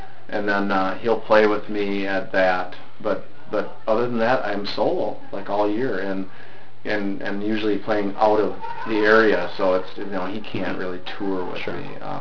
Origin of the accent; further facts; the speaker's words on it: St. Paul, Minnesota, United States; now in Stillwater, United States; No, but I'm originally from St. Paul, the Twin Cities, and now live in Stillwater, about a half an hour east of the metro.